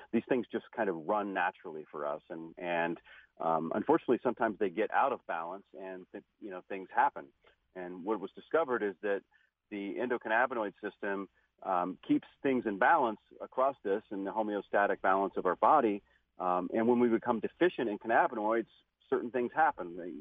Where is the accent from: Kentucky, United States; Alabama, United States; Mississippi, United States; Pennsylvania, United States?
Kentucky, United States; also born or lived in Indiana; I'm actually from Kentucky, but spent most of my life in Indiana.